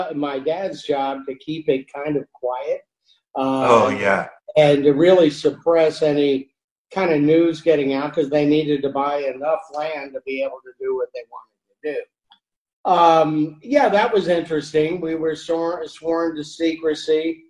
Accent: Orlando, Florida, United States; now in Tampa, United States; Oh yeah, I grew up in Orlando.

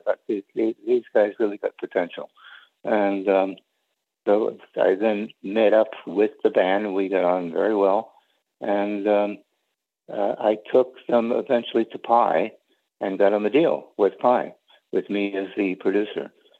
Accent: United States; So I said, by the way, you know, I'm American, which, of course, he knew, and he was very pro-American.

